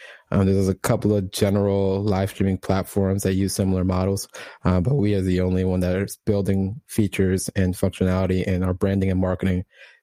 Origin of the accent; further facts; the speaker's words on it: Jamaica; I'm Jamaican, and when I just heard about it and tuned